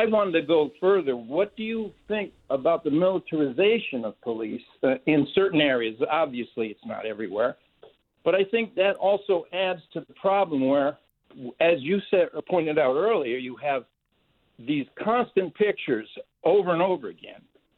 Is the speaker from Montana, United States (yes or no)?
no; New York City, New York, United States; I'm originally from New York City, and as a youth, we had a lot of beat cops, as we called them then